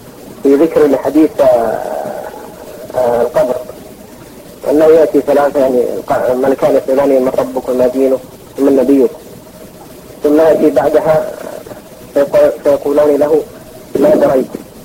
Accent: Yemen

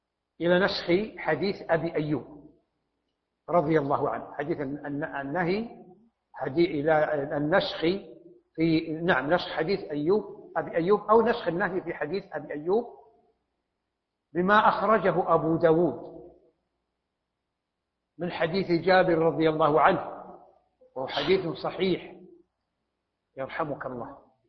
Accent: Saudi Arabia; فشرق البلد، شرق بلادنا السعودية

